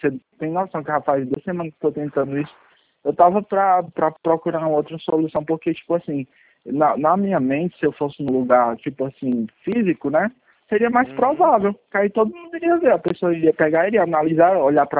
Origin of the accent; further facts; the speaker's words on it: Fortaleza, Ceará, Brazil; Se não tinha um lugar, que eu sou aqui de Fortaleza, não tinha um lugar onde eu pudesse ir para levar o meu documento